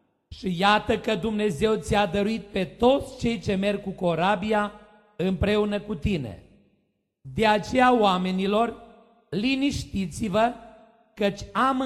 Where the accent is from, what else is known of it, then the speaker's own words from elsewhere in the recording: Șerpeuș, Romania; vin de la Șerpeuș, o localitate de frați romi din Banat, din zona Ardealului, între Arad și Oradea.